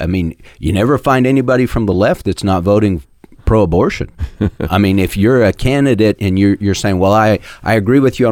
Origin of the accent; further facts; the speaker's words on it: Los Altos, California, United States; I grew up in Los Altos